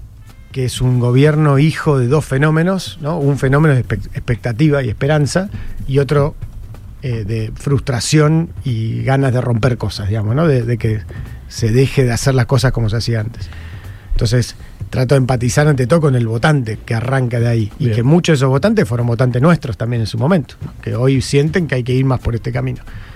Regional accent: Argentina; y dentro de eso, además, somos argentinos

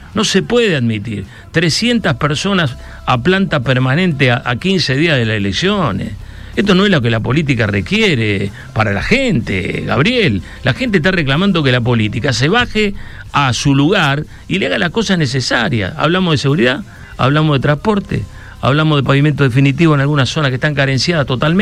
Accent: Rosario, Santa Fe, Argentina; aprecio fundamentalmente porque soy rosarino y porque tengo realmente, amo a Rosario.

